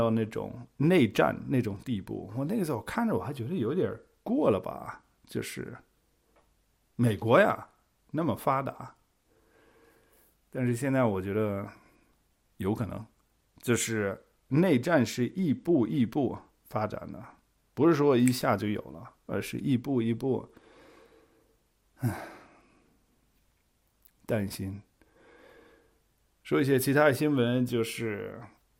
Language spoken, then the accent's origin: Chinese; Germany; Chinese is a second language; 就包括我作为一个德国人，